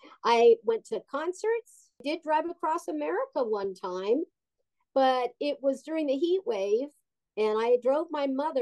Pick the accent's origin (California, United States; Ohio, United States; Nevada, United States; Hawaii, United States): California, United States; El Segundo; now in Hollywood, United States; I am in El Segundo, California. That's where I was born and raised.